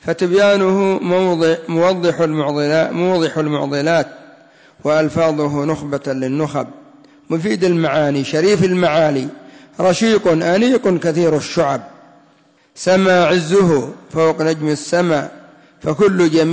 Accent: Yemen; والرداء كما قلت لكم هو الذي يسمى الشال عندنا في اليمن

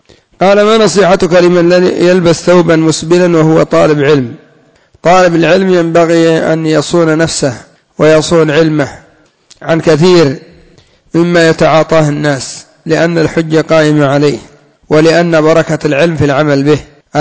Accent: Yemen; إلا أن عندنا في اليمن المحرش

